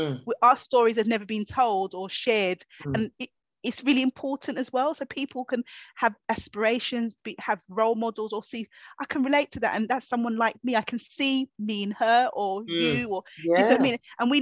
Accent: London, United Kingdom; growing up in Hackney, East London, that it, at the time, because it's different now, but there is still things that goes on, you know, working class young Black girl, I didn't have opportunities

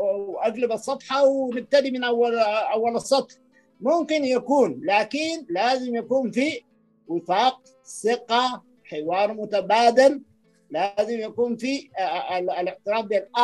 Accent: Sudan; حصل يحصل عندنا في السودان

